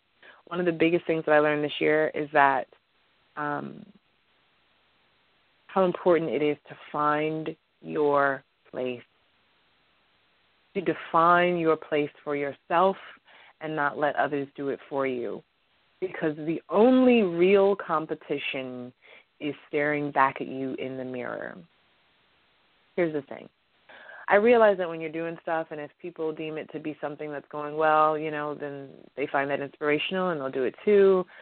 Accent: Detroit, Michigan, United States; This is home for us. For me, I'm from Detroit. 7 Mile in Greenfield. This is home.

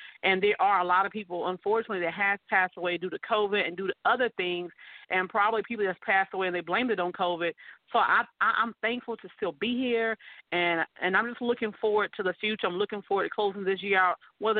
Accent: South Carolina, United States; And then I came to my hometown, which is in South Carolina, where I was hiding away because at that time it was 30 cases.

